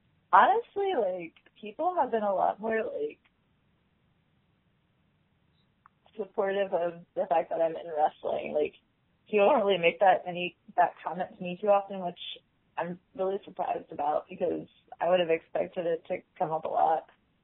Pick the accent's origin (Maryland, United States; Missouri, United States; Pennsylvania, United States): Pennsylvania, United States; York; I'm from the same place I live now, which is York, PA.